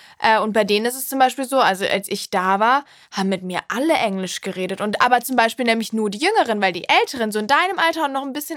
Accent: Cologne, North Rhine-Westphalia, Germany; ich komme aus Köln und hier sind alle halt, also ich habe immer das Gefühl, die Kölner sind ja schon sehr weltoffen und irgendwie freundlich und offen allgemein halt.

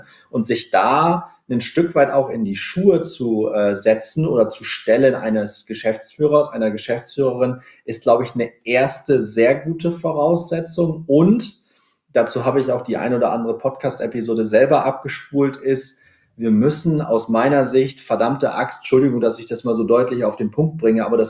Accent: Cloppenburg, Lower Saxony, Germany; weil es gibt tatsächlich in meiner Heimatstadt Kloppenburg in Niedersachsen

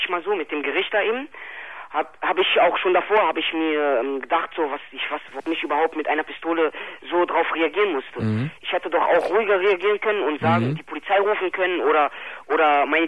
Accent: Germany; Also ich bin aber deutsche Staatsangehörigkeit, ich bin in Deutschland geboren, also bin ich auch Deutscher.

